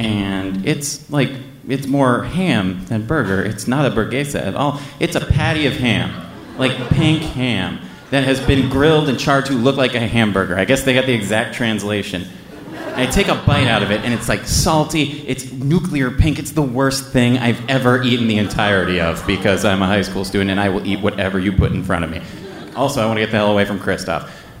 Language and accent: English; United States; We're from the States.